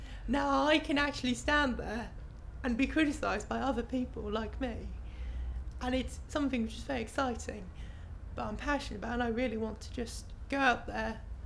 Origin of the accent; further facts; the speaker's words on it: Colchester, East of England, United Kingdom; also born or lived in Chelmsford; And I was born in Chelmsford, as I said, grew up in Colchester, and I've lived in Colchester all my life. I've attended the Colchester High School from the ages of 5 all the way up to 11